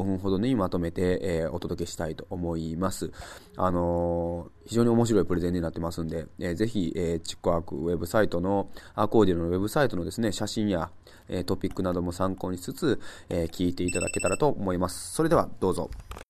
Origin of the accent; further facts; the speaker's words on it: Sakai, Osaka, Japan; 私は特に生まれも育ちも、大阪でして、実家に帰ると言っても結局私大阪なんです。大阪の堺なんですけども